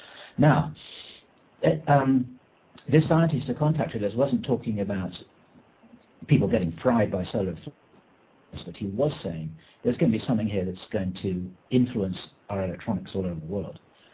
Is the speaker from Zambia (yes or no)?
no; England, United Kingdom; as an Englishman, I couldn't really understand this at first